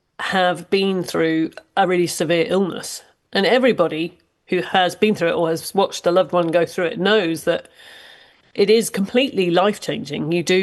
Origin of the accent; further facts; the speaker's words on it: Ireland; also born or lived in United Kingdom; what it was like being Irish and having an Irish passport, having an Irish name in Britain in the 1970s. It was not the easiest.